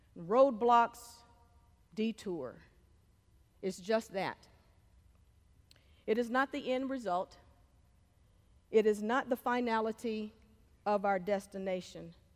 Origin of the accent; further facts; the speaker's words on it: Charlotte, North Carolina, United States; who was a civil rights law attorney in Charlotte, North Carolina, my hometown.